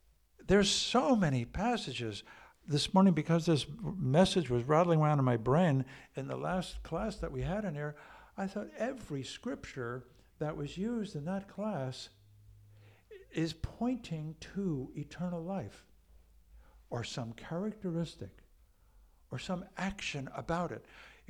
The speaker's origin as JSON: {"language": "English", "country": "United States", "said": "I'm an American. I'm in Mexico. I'm in Honduras. I'm in Azerbaijan, but I'm an American."}